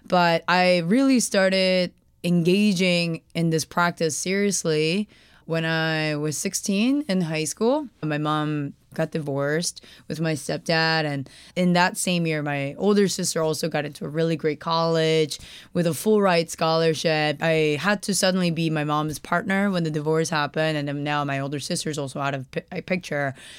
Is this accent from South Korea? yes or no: yes; South Korea; I'm also from Korea. I was born there. You know, I grew up in this practice as well, having Buddhism as a center of my life always.